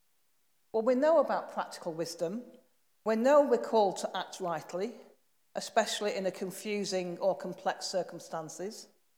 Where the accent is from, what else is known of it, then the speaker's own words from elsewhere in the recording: Manchester, North West England, United Kingdom; accent: Manchester; in a different country. I know it's only Scotland, but it was challenging. And they did understand my Manchester accent.